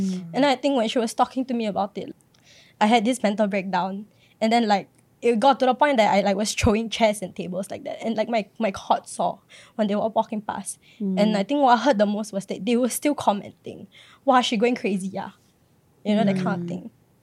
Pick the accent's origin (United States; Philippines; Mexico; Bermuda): Philippines; Just because I'm Filipino.